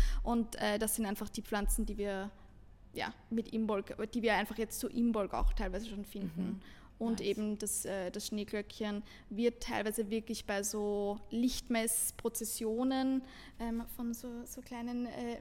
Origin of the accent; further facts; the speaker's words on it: Austria; zum Beispiel Bregenz am Bodensee bei uns in Österreich